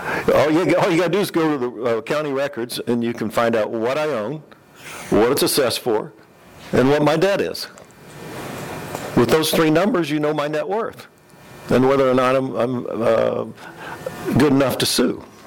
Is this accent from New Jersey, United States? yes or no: no; Champaign, Illinois, United States; I'm from Champaign, Illinois, and this is my second or third time at this event